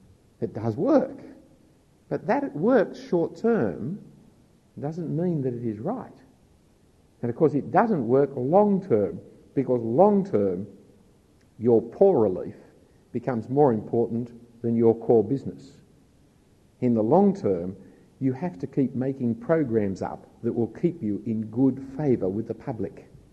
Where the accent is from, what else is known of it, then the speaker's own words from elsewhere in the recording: Bellevue Hill, New South Wales, Australia; I grew up in Bellevue Hill